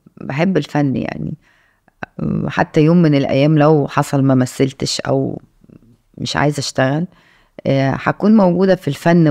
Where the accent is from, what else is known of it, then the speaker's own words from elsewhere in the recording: Alexandria, Alexandria Governorate, Egypt; born there; انا مولوده في اسكندريه بس بابايا من الشرقيه ومامتي روسيه.